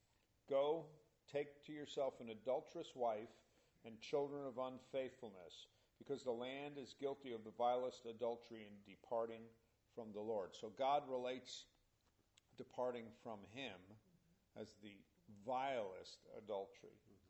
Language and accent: English; New York City, New York, United States; Okay, so, you know, when you talk about a prostitute, I grew up in New York City.